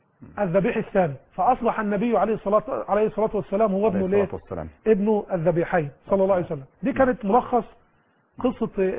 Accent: Egypt; لسه شايف النهارده على الفيس طبق فول عاملينه عندنا في مصر

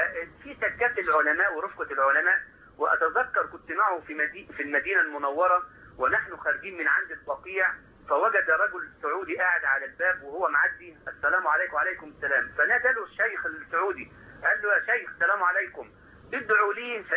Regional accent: Egypt; مع أننا عايشين في مصر ومع الانشغال الشديد اللي احنا فيه إلى الآن عندنا حاجة تربينا عليها في الريف المصري بتاعنا حاجة اسمها الموسم

